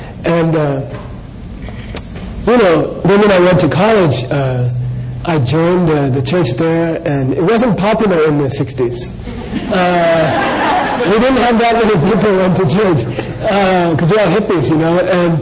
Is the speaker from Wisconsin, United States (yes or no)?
no; Phoenix, Arizona, United States; I grew up a Christian, right? I grew up in Phoenix, not far from here. I went to All Saints Church, you know?